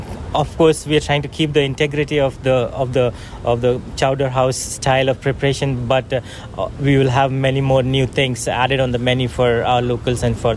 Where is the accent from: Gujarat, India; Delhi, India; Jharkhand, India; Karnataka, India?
Jharkhand, India; Ranchi; So I grew up back in India. There's a place called Ranchi. It's in the northern side of the country.